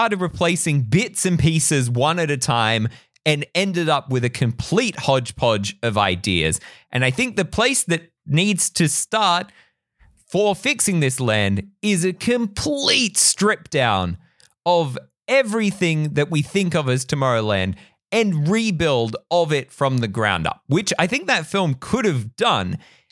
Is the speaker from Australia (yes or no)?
yes; Australia; I'm from Australia.